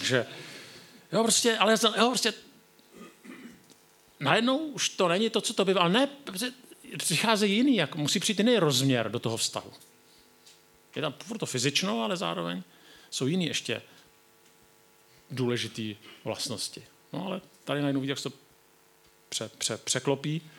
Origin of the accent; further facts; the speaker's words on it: South Moravian Region, Czechia; U nás na Jižní Moravě